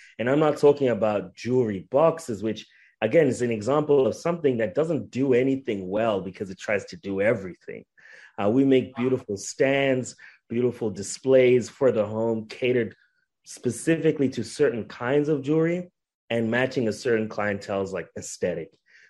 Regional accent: Zimbabwe; moved away as an adult; also born or lived in South Africa / Toronto, Canada; now in Canada; I was born in Zimbabwe, and I was raised there as well. I lived in South Africa for a couple of years in between there, and then I moved to Canada with my family about 13 years ago. So I'm very much Canadian

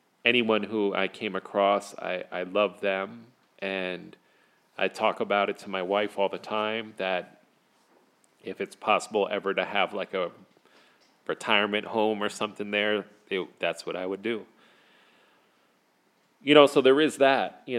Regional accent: Pennsylvania, United States; I can never live in my hometown or the area around it because it affects me so much that I can't go back there. To me, that area, Allentown, Bethlehem and Easton area, the Lehigh Valley, feels to me like a bowl, like a pit, you know.

